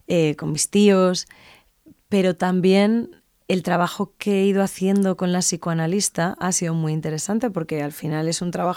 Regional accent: Galicia, Spain; yo como soy gallega además, bueno, yo hasta algunas noches que yo me fui a vivir a una casa en el pueblo, en una aldea

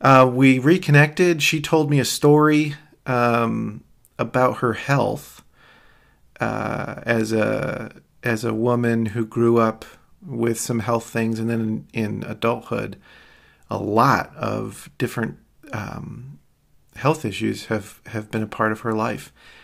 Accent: Sturgis, Michigan, United States; now in Kalamazoo, United States; I actually did orchestra with her older sister growing up in the Sturgis public schools.

